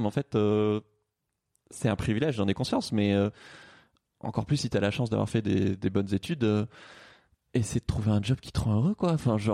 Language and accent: French; Toulouse, Occitanie, France; now in Paris, France; Moi, j'ai grandi à Toulouse.